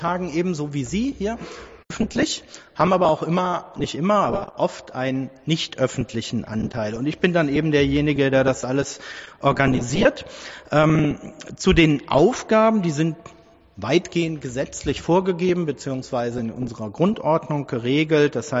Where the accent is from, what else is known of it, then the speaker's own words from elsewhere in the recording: Königs Wusterhausen, Brandenburg, Germany; Ich bin kein Wildauer. Ich wohne in Königs Wusterhausen, fühle mich aber auch nur begrenzt als Königs Wusterhausener, aber durchaus sehr stark als Brandenburger.